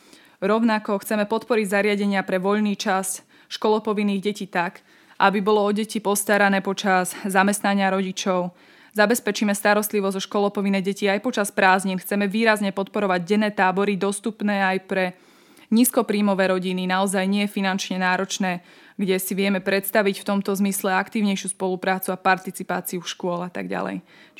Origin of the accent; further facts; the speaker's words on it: Spišský Hrhov, Košice Region, Slovakia; Spišského Hrhova, odkiaľ pochádzam.